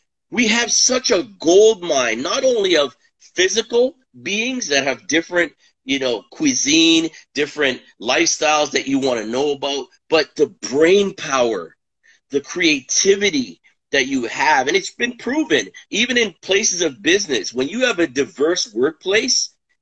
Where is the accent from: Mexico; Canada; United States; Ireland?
Canada; Toronto, Ontario; I'm born and raised in Toronto, Canada. I don't know any other country. My background is Jamaican.